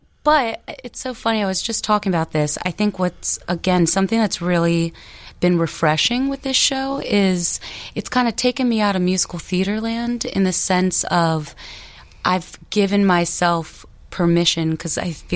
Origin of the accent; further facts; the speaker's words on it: Baltimore, Maryland, United States; I actually have family that used to live in Oak Park, and I'm from Baltimore, and my mom, my brother, my family, we would all drive from Maryland to Oak Park